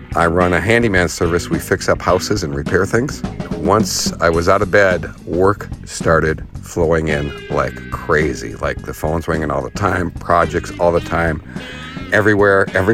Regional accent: Minneapolis, Minnesota, United States; I'm from Minneapolis, Minnesota.

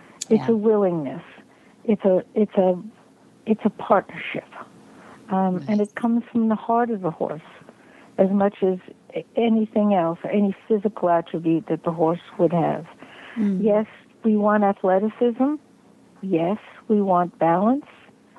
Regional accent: New York City, New York, United States; born or raised there

